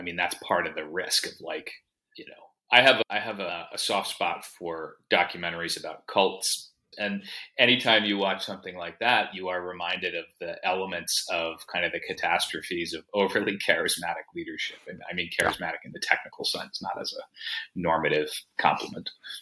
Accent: United States; And I come to it as an American with some sense that, yes, we are in this ongoing multi-century struggle of our own

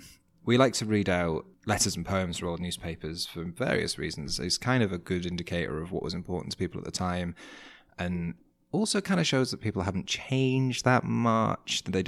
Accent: Manchester, North West England, United Kingdom; So I grew up in Manchester, in the northwest of England. And Manchester is kind of famous for rain. It rains 2/3 of the year.

